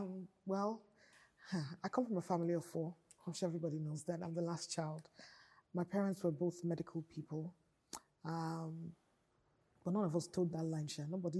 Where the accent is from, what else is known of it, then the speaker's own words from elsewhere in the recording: Kwara, Nigeria; also born or lived in Aba; So I grew up in Kwara State, Okene and Lokoja area.